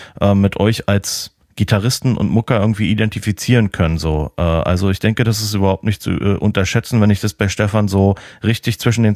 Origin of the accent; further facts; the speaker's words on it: Berlin, Germany; Grüße in meine alte Heimat Berlin, die ich sehr vermisse.